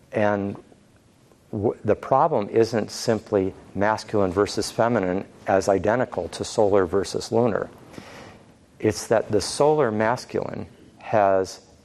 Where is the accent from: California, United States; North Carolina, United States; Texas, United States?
California, United States; San Francisco; and I come from San Francisco.